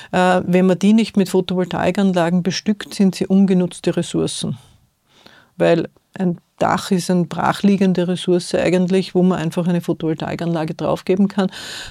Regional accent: Lower Austria, Austria; Ich komme aus dem Waldviertel und Wald, der Clou ist in der Name sozusagen. Der Wald ist uns etwas Wichtiges, das ist identitätsstiftend.

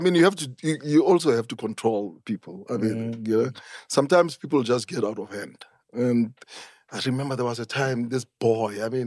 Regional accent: Soweto, Gauteng, South Africa; growing up in Soweto made me who I am today.

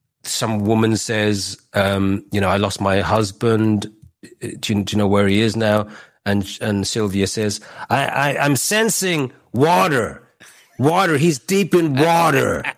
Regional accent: United Kingdom; But I'm British, basically. I'm a British act.

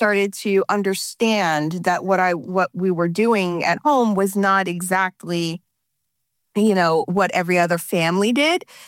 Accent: New Jersey, United States; I grew up in North New Jersey and in an Italian-American family, go figure.

